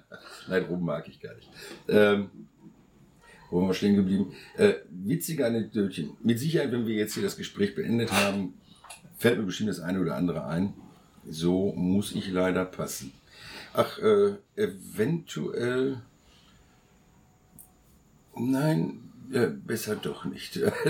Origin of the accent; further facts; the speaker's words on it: Herne, North Rhine-Westphalia, Germany; Das ist ein großes Theater in meiner Heimatstadt. Ne, das finde ich sehr wichtig. Da kann ich was für Herne tun.